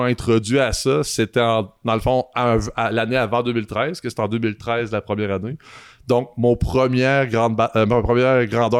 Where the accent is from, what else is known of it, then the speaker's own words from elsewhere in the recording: Saint-Germain-de-Boulé, Quebec, Canada; moi, je viens du coin de Saint-Germain-de-Boulay, donc Abitibi-Ouest représente encore.